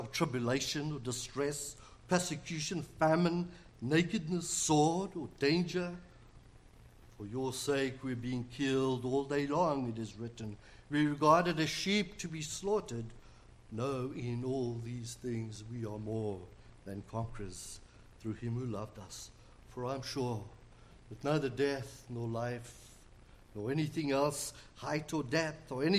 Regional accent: South Africa; first language Afrikaans; English is a second language; the Heidelberg Catechism written in Afrikaans, my mother tongue.

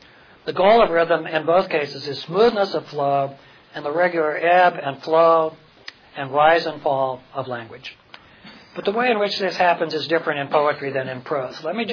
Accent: Pella, Iowa, United States; Much of what I said seemed pretty esoteric to folks in the farming milieu of my hometown of Pella, Iowa

